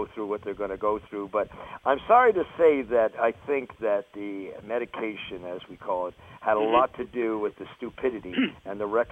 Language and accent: English; Canada; coincidentally, I'm Canadian